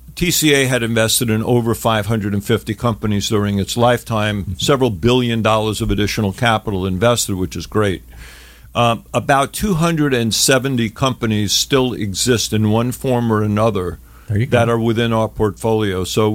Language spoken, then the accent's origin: English; New York, United States; You can probably tell by my accent and attitude, but yeah, that's pretty simple. But I actually grew up very poor